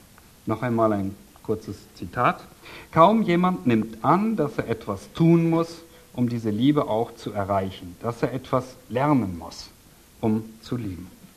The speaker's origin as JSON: {"language": "German", "region": "Berlin", "country": "Germany", "said": "Ich als Berliner, bei uns läuft so, also fährt sowas ja kaum rum."}